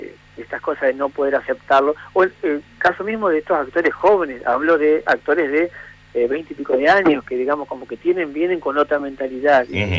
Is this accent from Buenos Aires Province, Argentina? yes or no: no; María Grande, Entre Ríos, Argentina; yo soy oriundo de María Grande, en ese tiempo estaba viviendo en María Grande. Entonces era como que lo escribía desde ahí, digamos, desde la comunidad de María Grande, que es mucho más chica que la comunidad de Paraná.